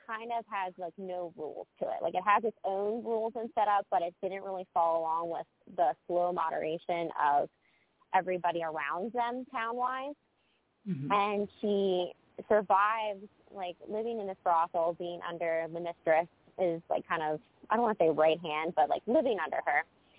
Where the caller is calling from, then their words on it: Pennsylvania, United States; I am actually in Pennsylvania.